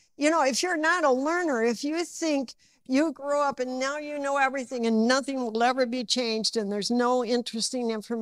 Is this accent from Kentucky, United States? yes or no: no; Michigan, United States; I grew up in the Midwest. I grew up in a small community. But I can remember my mom and I would go downtown to Flint